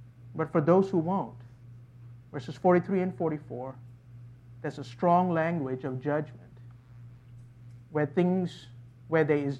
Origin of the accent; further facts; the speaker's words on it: Malaysia; When I was growing up in Malaysia, one of the things that I remember about Palm Sunday